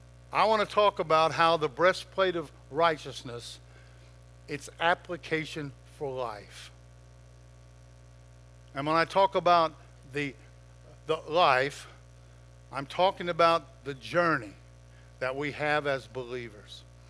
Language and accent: English; West Virginia, United States; I'm from West Virginia, and every once in a while I got to break it down.